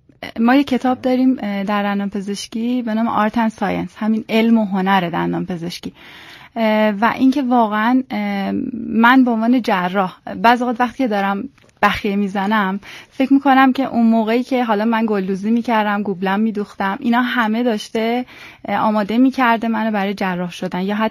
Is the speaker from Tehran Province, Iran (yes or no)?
yes; Tehran, Tehran Province, Iran; born there; من متولد تهران هستم و اینکه حالا اون قسمت سالشو به خاطر خانم بودنم فعلا حذفش بکنم، تحصیلات دانشگاهیم رو دانشگاه آزاد تهران عمومی رو گذروندم